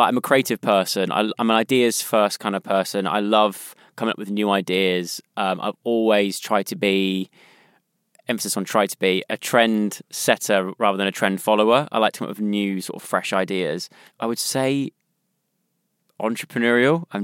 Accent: South West England, United Kingdom; accent: West Country; Lost a bit of the West Country

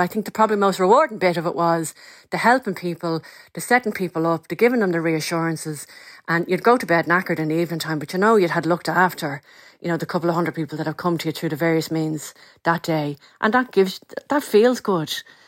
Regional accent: Leinster, Ireland; I grew up in North County Dublin. My father is from Clarne in the Boot Inn. My mother is from Finglas.

